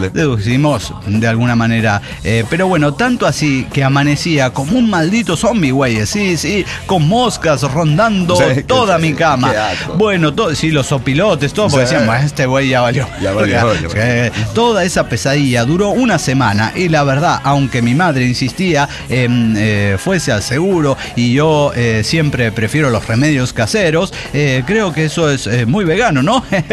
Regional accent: Argentina; Ustedes saben que yo soy argentino. Yo soy así del chorizo y el asado.

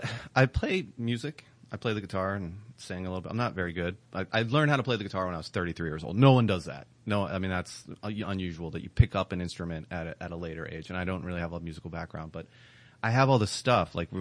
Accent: Pennsylvania, United States; I grew up in outside of Philadelphia, between Baltimore and Philadelphia

